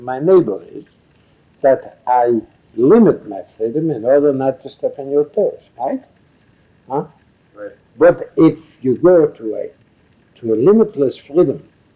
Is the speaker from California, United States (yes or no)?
yes; Los Angeles, California, United States; Los Angeles.